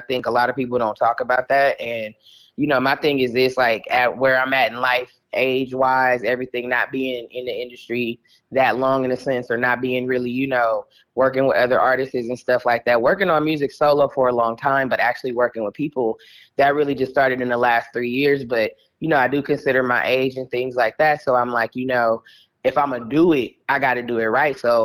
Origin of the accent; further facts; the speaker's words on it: Oakland, California, United States; So I'm from Oakland, California. You know, pretty much lived there until I was 18.